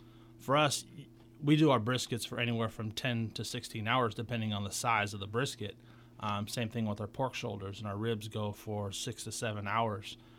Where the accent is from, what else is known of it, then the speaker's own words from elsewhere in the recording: Vallejo, California, United States; now in Napa, United States; So I grew up in Vallejo.